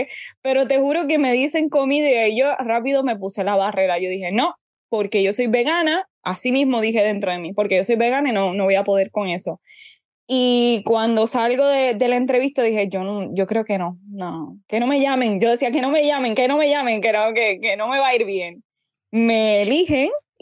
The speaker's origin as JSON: {"language": "Spanish", "country": "Puerto Rico", "said": "Soy la única puertorriqueña que se ha ganado esa beca como estudiante."}